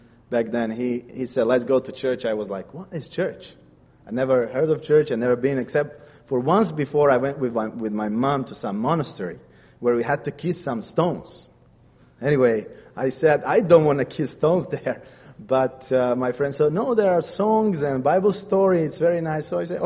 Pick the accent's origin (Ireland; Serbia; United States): Serbia; I'm coming from Serbia.